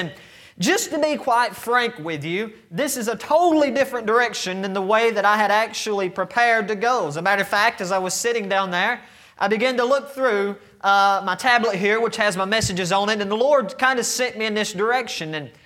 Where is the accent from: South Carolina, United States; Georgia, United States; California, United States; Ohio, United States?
Georgia, United States; accent: Georgia; I'll try to get my Georgia accent out of the way.